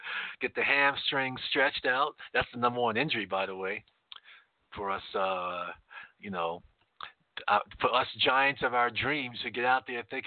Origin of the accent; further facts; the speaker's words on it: East Coast, United States; growing up on the East Coast, being on Eastern Standard Time, we loved it